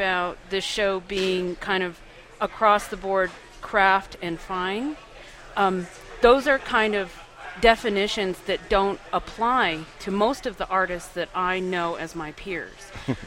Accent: United States; I'm American. For better or worse, I am an American.

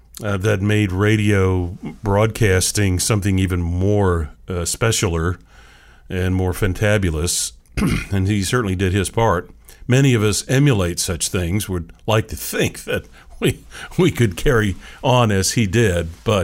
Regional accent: Seattle, Washington, United States; moved away as an adult; now in Tallahassee, United States; working for a local radio station up in Seattle, Washington, my hometown, at least by way of birth and upbringing. It's fair to say that Tallahassee is and has been for now these last 43 years my hometown

